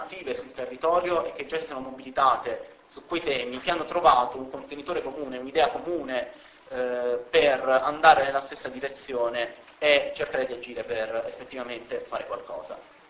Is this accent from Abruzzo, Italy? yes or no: yes; Pescara, Abruzzo, Italy; Io vengo da Pescara